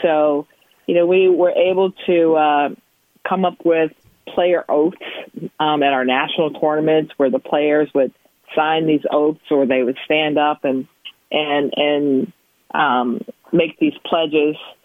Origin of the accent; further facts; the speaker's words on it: Chicago, Illinois, United States; I grew up in Chicago, but also one that I engaged with here, the Harlem Junior Tennis and Education Program.